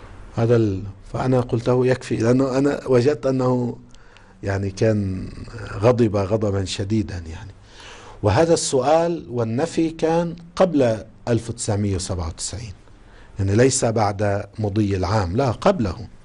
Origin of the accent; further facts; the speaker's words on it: Lebanon; وعندنا في لبنان طبعا يعني انتهت الطبعة الأولى بشكل سريع جدا